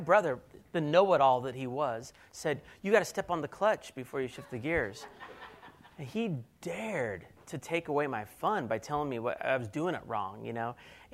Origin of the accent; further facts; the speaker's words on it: Kansas City, United States; I grew up in Kansas City, and I'm still happy about the Chiefs.